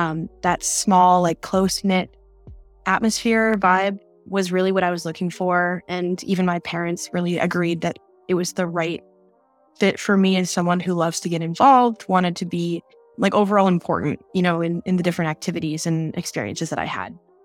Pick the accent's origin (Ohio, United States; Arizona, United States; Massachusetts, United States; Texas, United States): Massachusetts, United States; Lancaster; Yeah, so I am local. I'm from Lancaster, Mass.